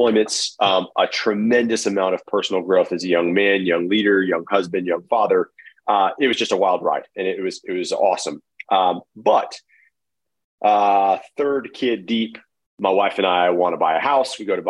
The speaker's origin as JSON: {"language": "English", "region": "Arizona", "country": "United States", "tie": "born or raised there", "said": "I grew up in Arizona, kind of a middle-class family, love sports, pretty good student"}